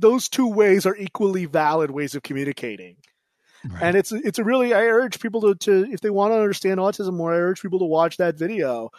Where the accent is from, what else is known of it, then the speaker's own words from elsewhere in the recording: California, United States; now in Washington, United States; I grew up in California, and I live in Washington, D.C.